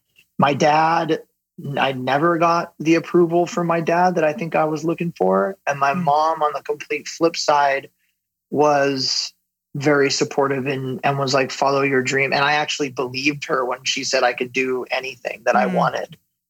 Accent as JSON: {"language": "English", "town": "Ventura", "region": "California", "country": "United States", "tie": "born or raised there", "said": "I grew up in Ventura, which is a small coastal town just south of Santa Barbara here in Southern California."}